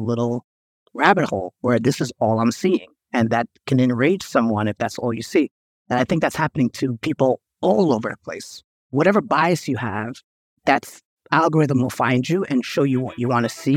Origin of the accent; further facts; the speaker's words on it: New York, United States; So I grew up in New York, luckily, because if I was born and raised in Haiti, my total life would be totally different. So luckily I was born on these shores, land of the free